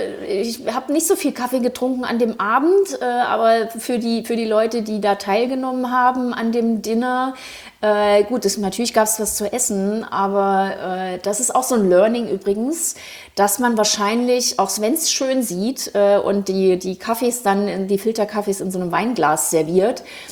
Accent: Thuringia, Germany; also born or lived in Frankfurt am Main; now in Berlin, Germany; ich bin ursprünglich aus Thüringen, habe aber sehr, sehr lange in Frankfurt am Main gelebt und habe dort dann alle Zelte abgebrochen, Anfang 2017 bin nach Berlin gekommen

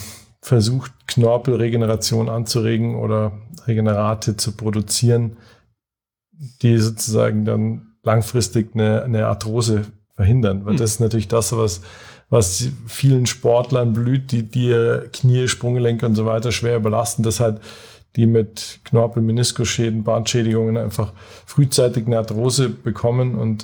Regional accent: Munich, Bavaria, Germany; Ich bin ursprünglich aus München

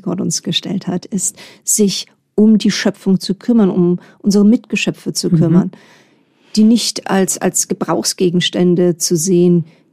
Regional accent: Bamberg, Bavaria, Germany; meine Großeltern mütterlicherseits nicht in Bamberg, meiner Heimatstadt, wohnten, sondern etwas weiter außerhalb.

